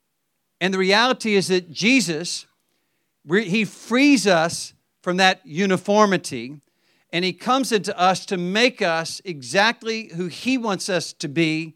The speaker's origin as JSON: {"language": "English", "region": "the South", "country": "United States", "tie": "born or raised there", "said": "growing up in the South, we said, don't smoke, drink, or chew, or date any women who do."}